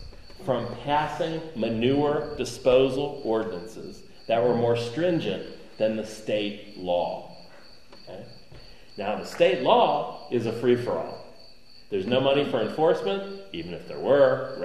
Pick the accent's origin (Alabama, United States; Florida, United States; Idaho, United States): Alabama, United States; born there; I was born in Alabama, so I can tell it.